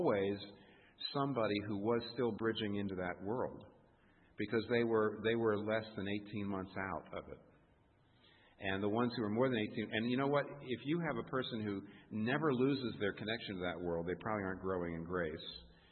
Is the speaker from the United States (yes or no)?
yes; United States; I still haven't figured out what that is, and I'm an American.